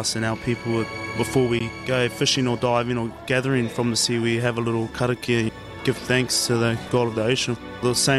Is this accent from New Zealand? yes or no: yes; Whakatāne, Bay of Plenty, New Zealand; now in Sydney, Australia; I'm Māori and I grew up. I was born and bred in Whakatāne, North Island, New Zealand.